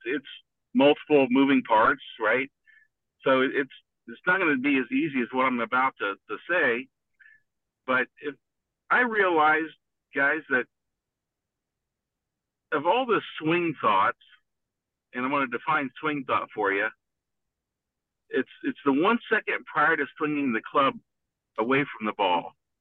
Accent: Petersburg, Indiana, United States; I'm a guy from Petersburg, Indiana. Where the hell's Petersburg, right?

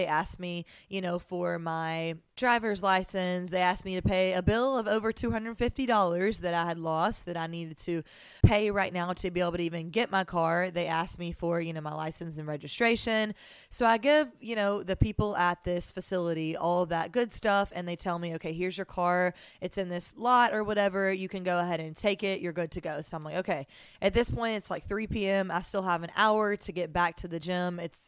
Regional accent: Mobile, Alabama, United States; now in Miami, United States; I'm a small town girl. I moved from Mobile, Alabama to the big city in hopes of just really to pursue my dreams

